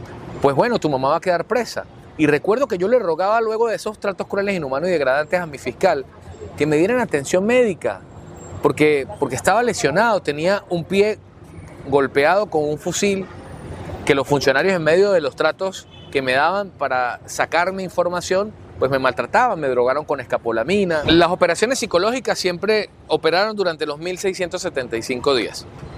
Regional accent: Táchira, Venezuela; En mi caso, que soy del Táchira, tenía a mi familia a 900 kilómetros

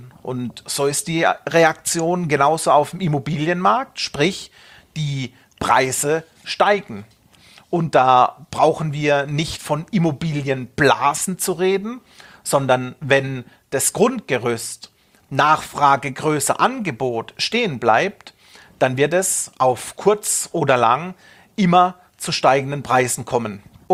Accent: Munich, Bavaria, Germany; Und bleiben wir wieder in meiner Heimatstadt in München, es wird schwierig.

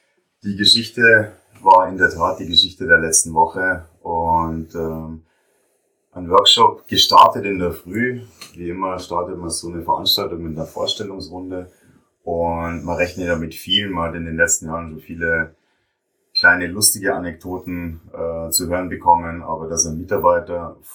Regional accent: Bavaria, Germany; Am Dialekt hört man es vielleicht. Ich komme aus dem Süden unseres Landes. Ich komme aus dem schönen Berchtesgadener Land.

